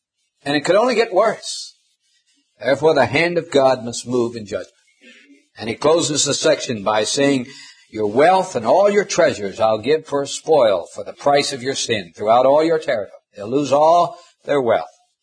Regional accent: Montana, United States; Up in my home state of Montana, we would often have in the summer months long periods of drought where no rain fell

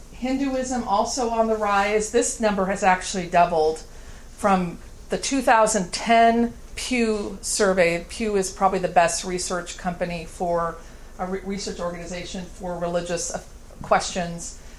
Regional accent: St. Louis, Missouri, United States; I grew up in St. Louis, Missouri. And most people were of some Christian denomination or Catholic

